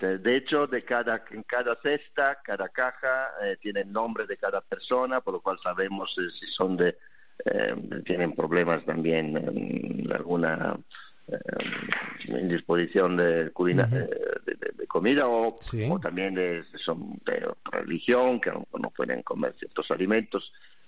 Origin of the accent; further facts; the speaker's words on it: Italy; Spanish is a second language; now in Spain; Yo soy italiano, pero llevo muchos años en España también.